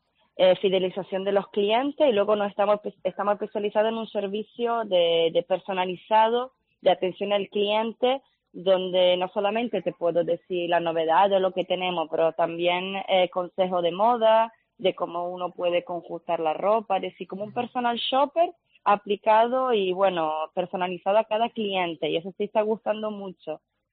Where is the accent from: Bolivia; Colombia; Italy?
Italy; Spanish is a second language; Yo soy italiana y ese dicho se dice en italiano aún mejor